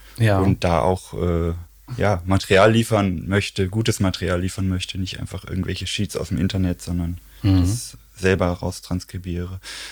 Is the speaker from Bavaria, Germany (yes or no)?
no; Xanten, North Rhine-Westphalia, Germany; now in Cologne, Germany; ursprünglich komme ich aus Xanten, das ist so 100 Kilometer nördlich von Köln, an der holländischen Grenze.